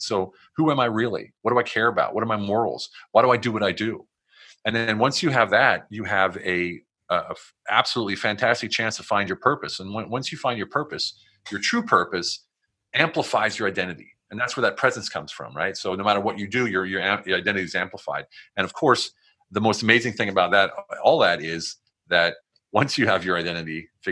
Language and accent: English; United States; I'm here. I'm American. I speak German. I know the city like the back of my hand. I'm a veteran.